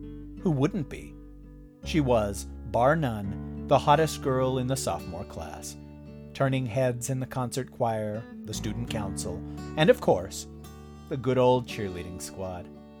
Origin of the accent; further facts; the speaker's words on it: Pingo, Utah, United States; I grew up in Pingo, Utah, and graduated from Praiseden High School in 2007.